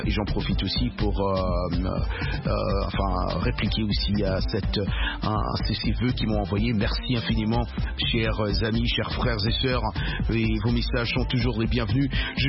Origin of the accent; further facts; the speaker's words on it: DR Congo; ici en notre, chez nous en RDC